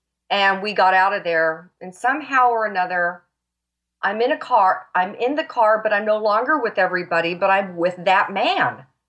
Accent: United States; now in New Zealand; as an American, we're used to our freedom.

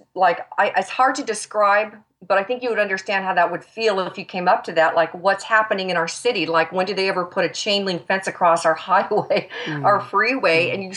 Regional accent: United States; now in New Zealand; as an American, we're used to our freedom.

